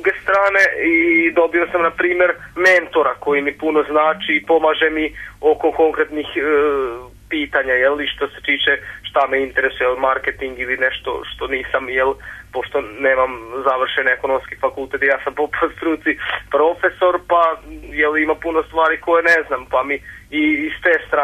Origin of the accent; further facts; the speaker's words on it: Kisač, Vojvodina, Serbia; Da, ja sam iz Kisača, to je jedno selo pored Novog Sada.